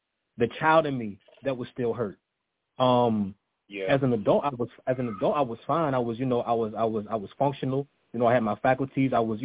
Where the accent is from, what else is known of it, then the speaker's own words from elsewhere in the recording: Norfolk, Virginia, United States; I'm from Norfolk, Virginia. Raised in Norfolk, Virginia, by the way.